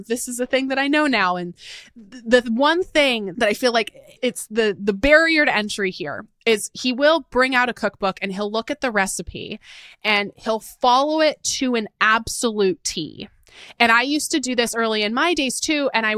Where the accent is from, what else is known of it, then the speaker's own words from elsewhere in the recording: Seattle, Washington, United States; I'm from Seattle. We're a Costco, like Costco runs in our blood here in the Pacific Northwest.